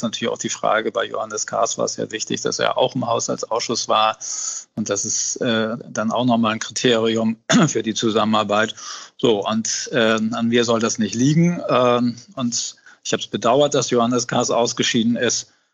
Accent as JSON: {"language": "German", "region": "Hamburg", "country": "Germany", "said": "als Hamburger, das haben wir beide so verstanden, wir sind Abgeordnete unserer Stadt"}